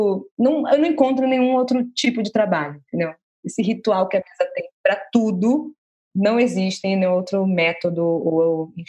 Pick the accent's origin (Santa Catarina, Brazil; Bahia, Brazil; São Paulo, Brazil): Bahia, Brazil; Salvador; Eu sou de Salvador, imagina.